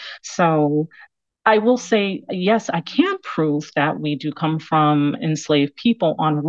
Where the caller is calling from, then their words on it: Florida, United States; I am in Florida.